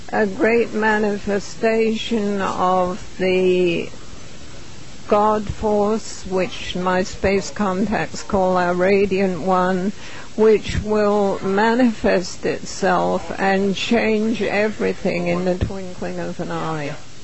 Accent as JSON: {"language": "English", "region": "England", "country": "United Kingdom", "tie": "born or raised there", "lives_now": "United States", "said": "I had been researching and lecturing about space beings from when I was in England, and I grew up in England."}